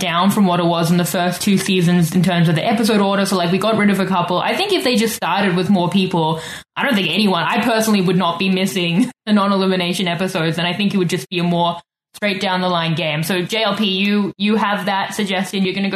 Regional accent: Victoria, British Columbia, Canada; like, I'm from Victoria.

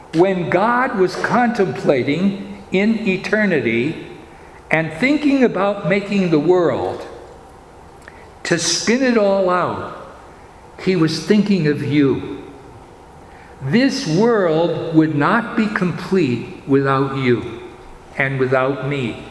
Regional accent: Wilkes-Barre, Pennsylvania, United States; born there; I was born on June the 13th, 1928, in Wilkes-Barre, Pennsylvania.

